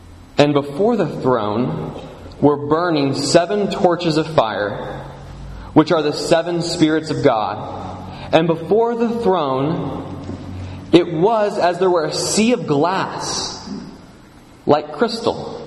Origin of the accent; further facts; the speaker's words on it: Nashville, Tennessee, United States; I'm from Nashville, Tennessee.